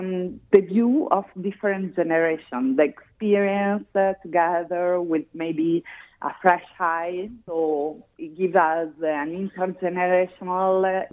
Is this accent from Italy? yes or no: yes; Bologna, Emilia-Romagna, Italy; English is a second language; because we come from Bologna.